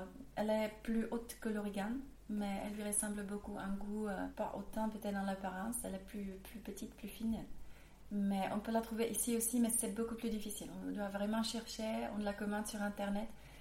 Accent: Zlín, Zlín Region, Czechia; French is a second language; je viens de République tchèque. Enfin, je tenais, c'était encore la Tchécoslovaquie, on était l'état satellite de l'USSR. En République tchèque, je tenais à Zlín

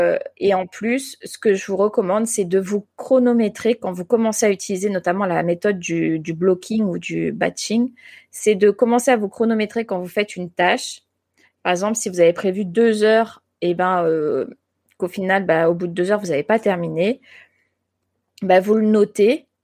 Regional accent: France; accent: French; Je le dis avec mon gros accent de français.

